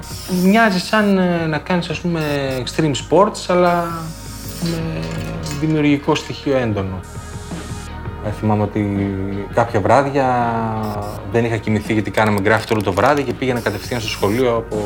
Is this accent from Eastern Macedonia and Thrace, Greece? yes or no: yes; Drama, Eastern Macedonia and Thrace, Greece; με ό,τι υπήρχε στη Δράμα και όπου μπορούσα να βρω, ακόμα και στο χωριό μου, μια κυρία που ζωγράφιζε